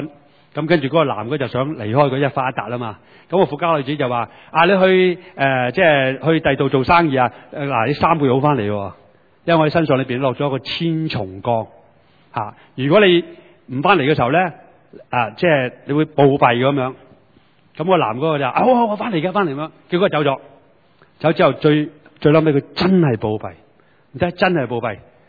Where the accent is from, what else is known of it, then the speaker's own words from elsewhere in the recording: China; 我中國人叫做一物似一物，糯米似木蝨。